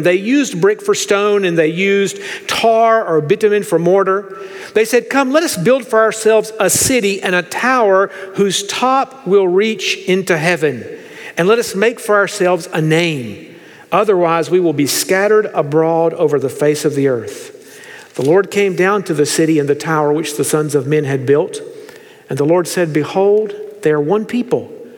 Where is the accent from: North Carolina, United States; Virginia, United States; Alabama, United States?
North Carolina, United States; now in Fort Worth, United States; And we're not Texans. We're from North Carolina, as Dr. Dockery has mentioned.